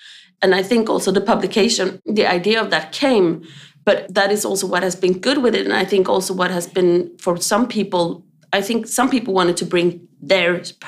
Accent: Sweden; now in Copenhagen, Denmark; And as you say, I live here in Copenhagen. I'm originally from Sweden, but moved here in 2006 and been here ever since.

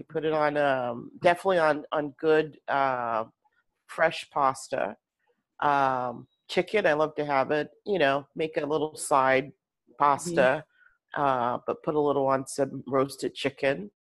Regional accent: Indiana, United States; also born or lived in Riverside County; now in San Francisco, United States; I have lived the majority of my life in California, first in Southern California, out in Riverside County. And then the last 28 years, I have been here in San Francisco. I'm originally from the great state of Indiana

